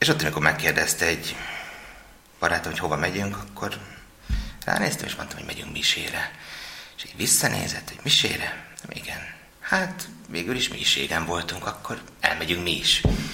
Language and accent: Hungarian; Győrzámoly, Győr-Moson-Sopron, Hungary; egy pici faluban nőttem föl Győrzámolyon